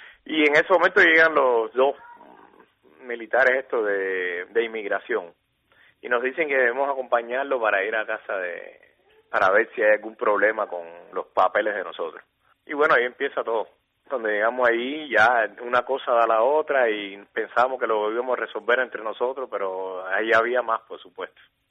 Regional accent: Cuba; moved away; yo como cubano residente en el exterior tengo derecho a vivir en casa de otro cubano

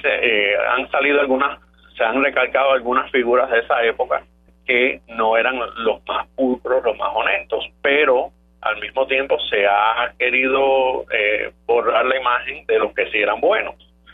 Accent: Cuba

